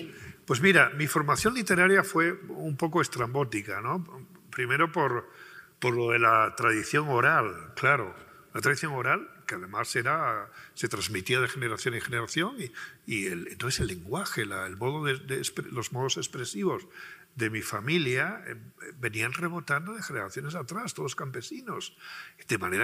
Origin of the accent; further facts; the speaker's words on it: Alburquerque, Extremadura, Spain; es que yo era del campo, no era del pueblo. Yo soy de Alburquerque, de un pueblo de Extremadura. Pero no era del pueblo, era del campo. O sea, nosotros vivíamos en el campo.